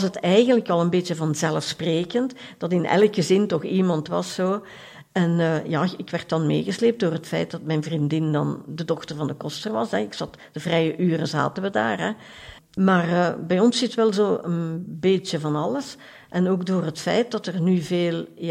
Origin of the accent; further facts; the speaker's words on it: Tienen, Flemish Brabant, Belgium; ja, ik ben geboren en getogen in Tiene, dus ik ken Tiene heel goed, veel mensen.